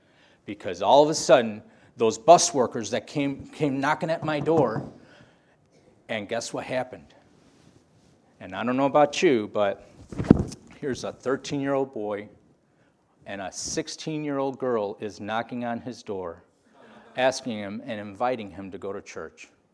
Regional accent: Blue Island, Illinois, United States; I grew up not too far from here. I grew up in Blue Island, and I grew up going to a little Baptist church in Posen.

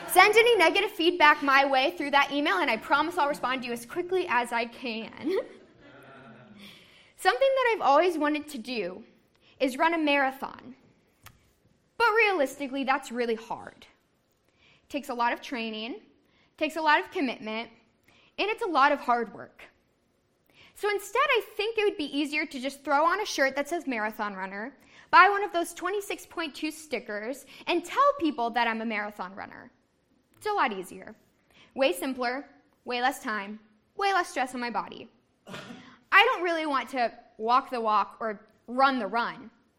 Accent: Olathe, Kansas, United States; I'm from Olathe, Kansas, which from Olivet is about 7.5 hours if you drive quick and don't stop.

